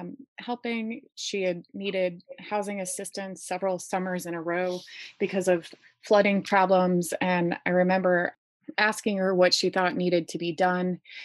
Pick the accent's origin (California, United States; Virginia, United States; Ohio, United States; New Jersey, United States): Ohio, United States; I had initially gotten interested in environmental issues where I grew up in Northeast Ohio